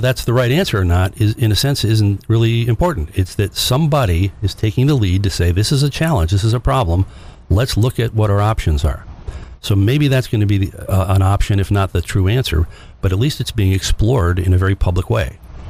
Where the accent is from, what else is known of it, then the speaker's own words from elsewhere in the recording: Pennsylvania, United States; one of the great things about being from, you know, Northeastern Pennsylvania is we're 2 hours from New York City.